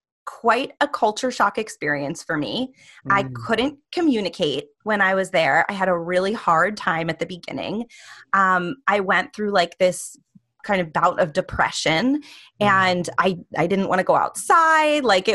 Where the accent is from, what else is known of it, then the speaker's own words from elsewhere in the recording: Baltimore, Maryland, United States; Well, I grew up in Baltimore, and I come from a long line of entrepreneurs.